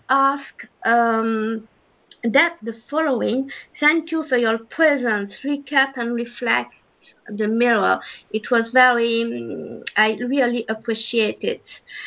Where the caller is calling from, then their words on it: France; English is a second language; I'm calling from France.